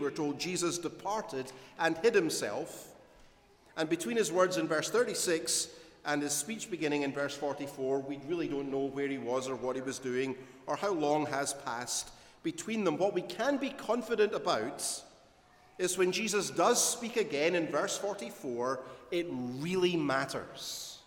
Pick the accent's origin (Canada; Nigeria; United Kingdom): United Kingdom; Scotland; now in United States; Growing up in Scotland meant that around this time of year in December, it starts getting dark about 2:30 in the afternoon.